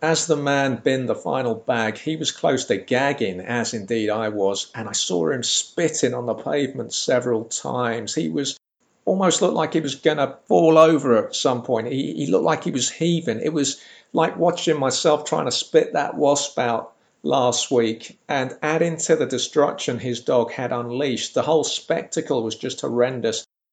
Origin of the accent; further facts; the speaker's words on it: Lambeth, London, United Kingdom; when I was growing up in Lambeth, it was certainly not uncommon. I mean, I lived round the corner from Atherfold Road, SW9, the dirtiest street I have ever known